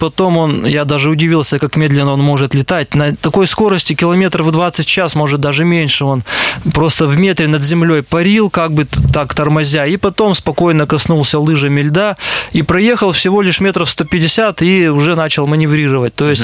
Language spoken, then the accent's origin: Russian; Perm, Perm Krai, Russia; И я один из Перми.